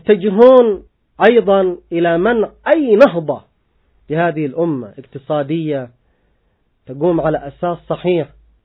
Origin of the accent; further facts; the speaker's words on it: Yemen; فيما فعله أدواتهم عندنا في اليمن من جرائم وحشية